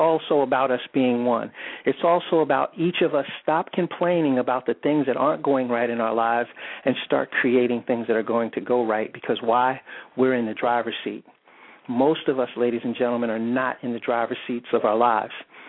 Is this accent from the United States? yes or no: yes; New York City, New York, United States; now in Virginia, United States; I mean, I know I said I live in Virginia, but I was born and raised in New York, and I mean in the city.